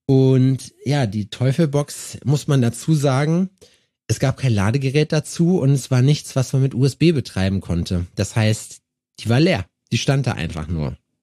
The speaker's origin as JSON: {"language": "German", "town": "Jena", "region": "Thuringia", "country": "Germany", "said": "Ja, ey, komm aus Jena, damit kannst du mich nicht beeindrucken."}